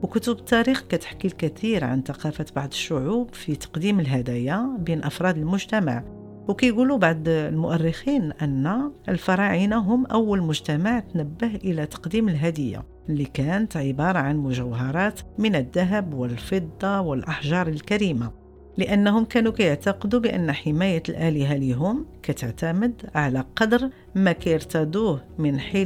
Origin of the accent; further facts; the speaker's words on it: Morocco; اختيار هدايا اللي كتشبهنا وكتمثلنا كمغاربة